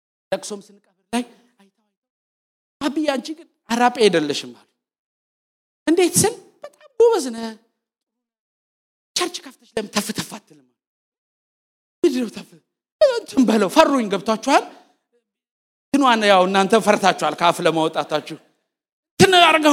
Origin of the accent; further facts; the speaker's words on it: Addis Ababa, Ethiopia; ያደኩበት ሰፈር በጣም ቀውጥ ሰፈር ነው፣ መገናኛ ይባላልና